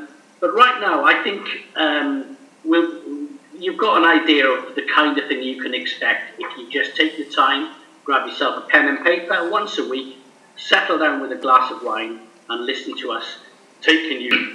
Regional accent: Wales, United Kingdom; Well, I have to say, being a Welshman, soccer I know nothing about.

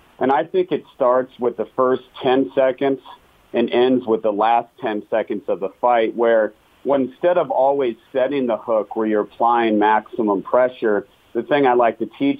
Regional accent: Colorado, United States; I'm a full-time fly fishing guide and author based out of Colorado. And I grew up fishing on the South Platte River

